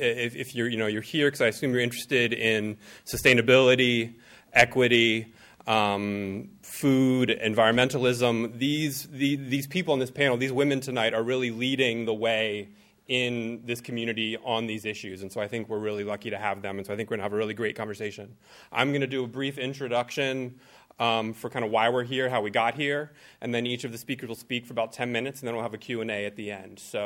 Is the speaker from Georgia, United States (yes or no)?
no; Virginia, United States; I'm from outside. I'm from Virginia, outside of the D.C. area, and one of the first winters after President Obama was elected, we got a light dusting of snow, as we're wont to do in Virginia